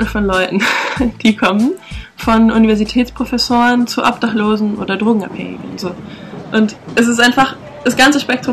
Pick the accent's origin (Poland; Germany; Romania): Germany; Berlin; ich bin 29 und ich bin aus Berlin